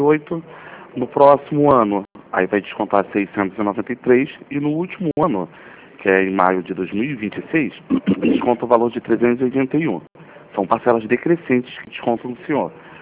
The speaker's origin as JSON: {"language": "Portuguese", "region": "Paraíba", "country": "Brazil", "lives_now": "Rio de Janeiro, Brazil", "said": "Não, sou da Paraíba. Mas eu sou daqui do Rio, falo aqui do Rio, de Madureira."}